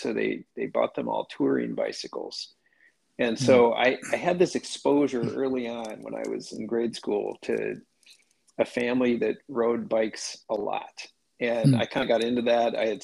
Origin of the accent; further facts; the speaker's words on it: Indianapolis, Indiana, United States; also born or lived in Michigan; I was born in Michigan, but when I was two, my family moved to Indianapolis. And, you know, I grew up there.